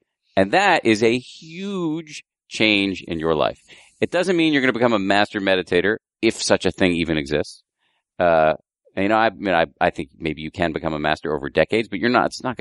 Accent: Massachusetts, United States; I grew up in the People's Republic of Massachusetts.

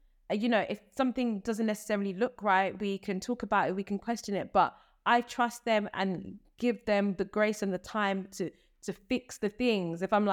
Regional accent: Zambia; you know, I'm from Zambia. I love Southern African stories that we don't really get to hear as much.

